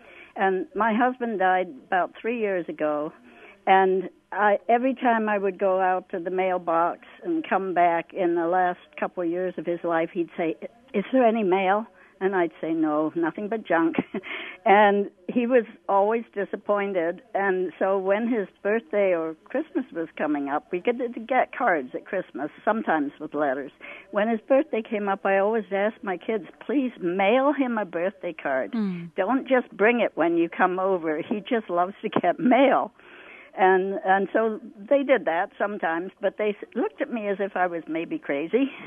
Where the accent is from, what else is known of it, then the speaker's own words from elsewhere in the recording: England, United Kingdom; I wonder if part of letter writing goes with being English, because I am always also English, and I grew up writing letters to everybody